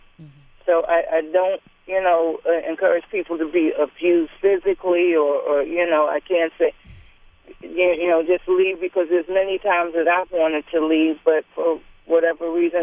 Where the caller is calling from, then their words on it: Willingboro, New Jersey, United States; Good morning. … I'm from Willingboro, New Jersey.